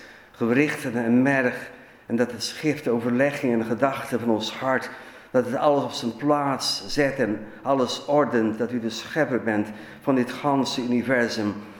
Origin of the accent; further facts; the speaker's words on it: Zeeland, Netherlands; wij komen uit Zeeland